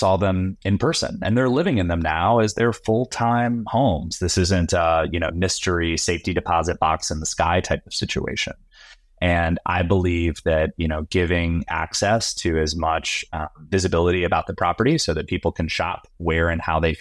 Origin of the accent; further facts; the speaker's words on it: Virginia, United States; Ooh, I'm terrible on memory of movies and songs, but I'm from Virginia.